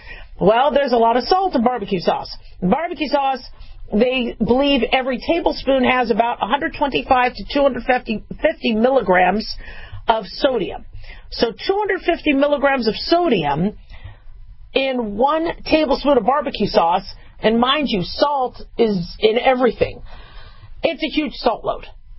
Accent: United States; But mind you, I'm very American. I love barbecue.

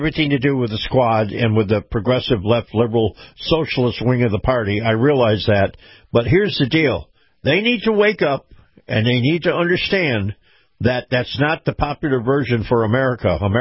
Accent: United States; because I am an American first and everything else comes after that.

